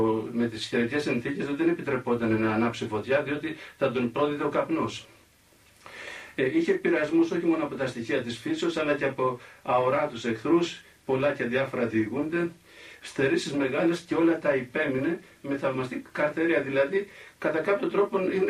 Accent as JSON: {"language": "Greek", "region": "Central Greece", "country": "Greece", "tie": "born or raised there", "said": "Είχα κάτι Ρουμάνους πάει στην πατρίδα μου που στην Κιώνα που είναι όλο βράχια."}